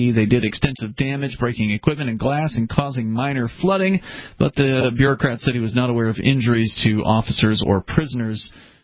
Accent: Michigan, United States; As a former Midwesterner, the transition to from Michigan to here is pretty easy.

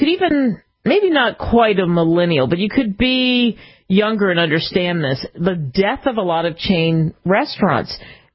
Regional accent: Cherry Hill, New Jersey, United States; I grew up in Cherry Hill over the bridge from Philly.

